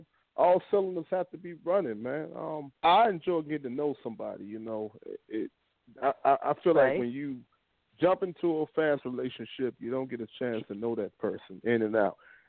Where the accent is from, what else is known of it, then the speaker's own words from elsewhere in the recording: North Carolina, United States; now in Atlanta, United States; Oh hell yeah! I'm from North Carolina.